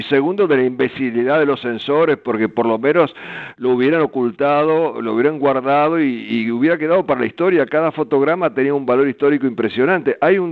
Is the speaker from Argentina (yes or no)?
yes; Argentina; moved away as an adult; Yo no me quería ir de la Argentina, yo quería seguir mi carrera en mi país